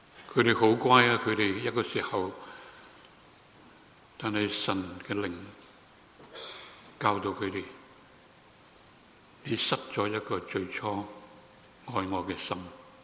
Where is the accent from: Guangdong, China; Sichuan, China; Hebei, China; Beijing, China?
Guangdong, China; 我们广东人说我们这个肉身呢，是好像一个臭皮囊那样